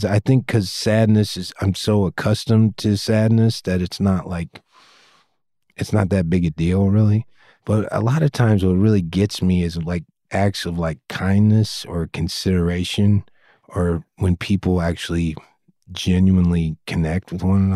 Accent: United States; my impulse to make this movie was born out of a realization I had about my feelings about being an American and living in this country

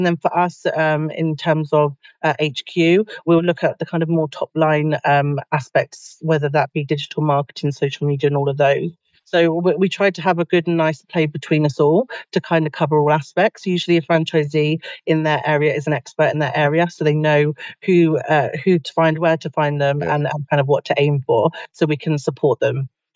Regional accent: South East England, United Kingdom; now in Somerset, United Kingdom; So I am originally from Berkshire, but I moved to Somerset years ago, about 13 years ago.

